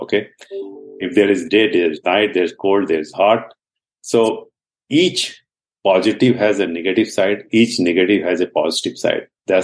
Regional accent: India; first language Hindi; English is a second language; So I started my journey from India. You can easily understand from my maybe accent. My mother tongue, that is Hindi, but of course we are talking in English right now. So I born in India

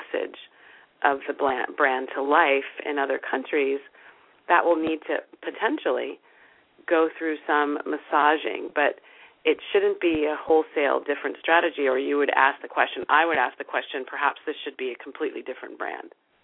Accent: Virginia, United States; And I hail from Virginia, and my father was a career Marine, so I'm a military brat, and have lived in 10 states, moved 20 times

